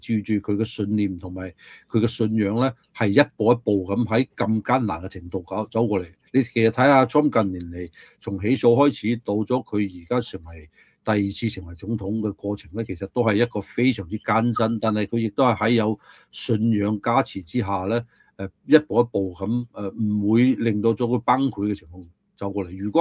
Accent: United States; 其實佢嘅政府係不斷咁限制緊老百姓，即係我哋美國人嘅權力㗎

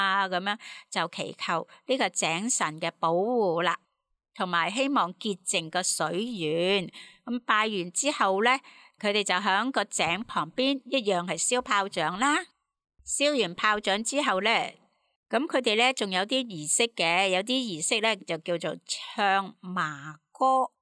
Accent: Guangdong, China; 咁我哋广东人叫做猪小肚。

